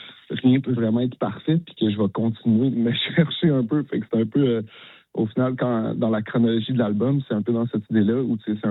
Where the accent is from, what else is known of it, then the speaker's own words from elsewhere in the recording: Petite-Vallée, Quebec, Canada; T'sais, moi, je viens de la Gaspésie, puis